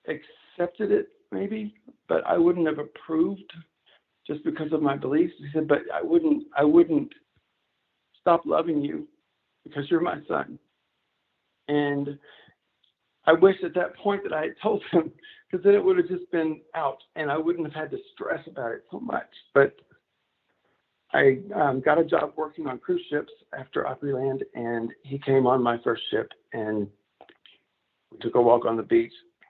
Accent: Arkansas, United States; I'm from Arkansas, born and raised, Southern Baptist family

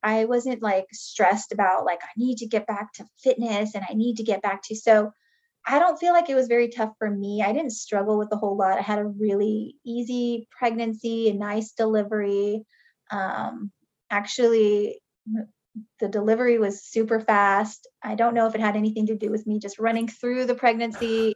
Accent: Pacific Northwest, United States; My husband actually, because we're from the Northwest

